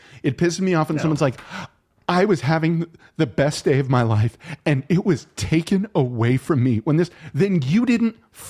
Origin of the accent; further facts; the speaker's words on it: San Antonio, Texas, United States; I was a fat guy, and I'm from San Antonio, so I can say this.